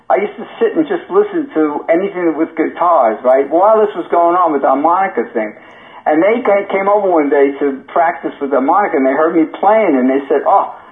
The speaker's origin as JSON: {"language": "English", "town": "Levittown", "country": "United States", "tie": "born or raised there", "said": "I had my best times in growing up in Levittown."}